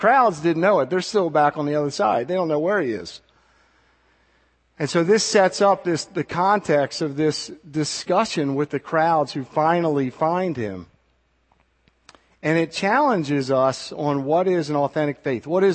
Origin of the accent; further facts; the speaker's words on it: Maryland, United States; I'm from Maryland, and we don't have the kind of storms they have in Oklahoma